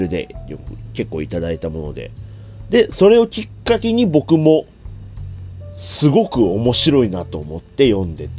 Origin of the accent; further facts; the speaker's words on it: Fukuoka, Japan; まあ九州、まあ僕も地元福岡なので、